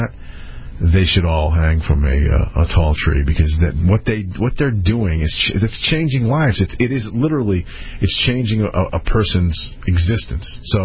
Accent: Connecticut, United States; Dave in my home state of Connecticut.

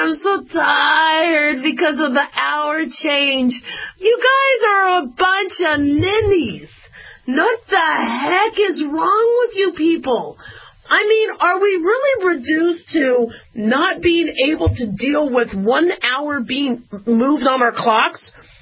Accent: Las Vegas, Nevada, United States; And I'm expecting, because I'm from Vegas, I'm expecting somebody to complain

